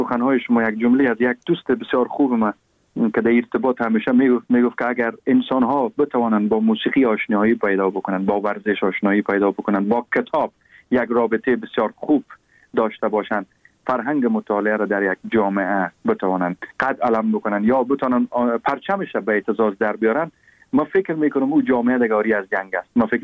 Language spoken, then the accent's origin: Persian; Afghanistan; born there; ما در افغانستان کلگی ما متولد شدیم،